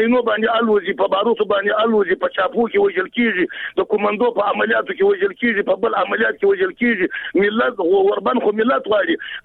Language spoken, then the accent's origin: Pashto; Afghanistan; خبره ده چې موږ افغانان یو نظر ورکوم، زه پښتنه د چا سره لرم.